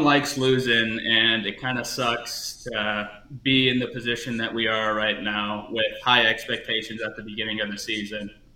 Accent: Chenoa, Illinois, United States; My hometown is Chenoa, Illinois. I went to Prairie Central High School.

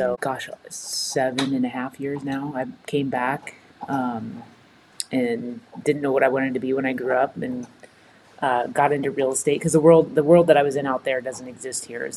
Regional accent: Friend, Nebraska, United States; So I grew up in Friend, which is 45 minutes from here. The small town kid that couldn't wait to get out kind of thing.

